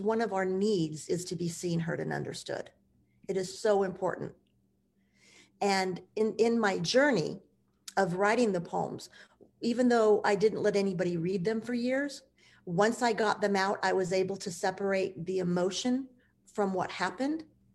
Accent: Las Vegas, Nevada, United States; I was born and raised in Las Vegas. It's my town.

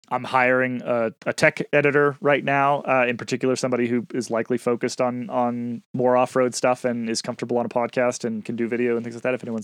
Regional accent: Boston, Massachusetts, United States; now in Durango, United States; I am also from Boston. long time ago, but I was joking with my wife the other day, because we're both big cross country skiers, mm-hmm. big Nordic skiers here in Durango

